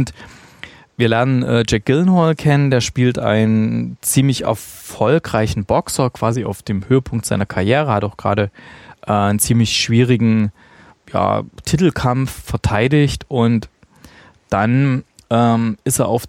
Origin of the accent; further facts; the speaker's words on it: Thuringia, Germany; Also in meiner alten Heimat gab es auch hier irgendwie Antenne Thüringen.